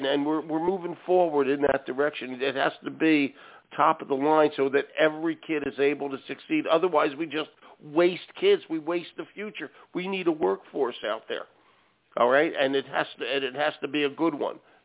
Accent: Philadelphia, Pennsylvania, United States; And I'm from Philadelphia originally, so we don't have an accent.

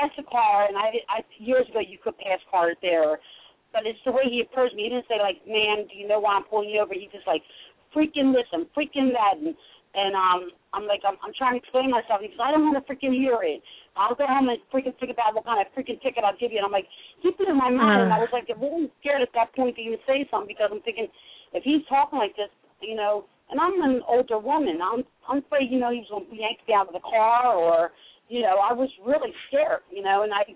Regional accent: Philadelphia, Pennsylvania, United States; I'm from Philadelphia.

